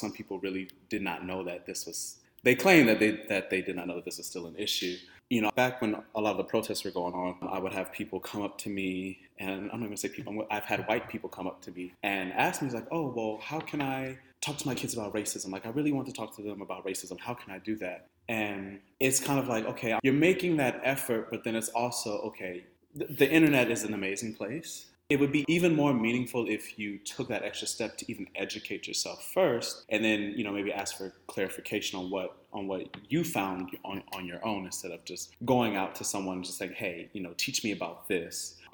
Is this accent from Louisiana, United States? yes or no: yes; Louisiana, United States; So I'm originally from Louisiana, and I think a lot of that is evident in a lot of the native Louisiana last names.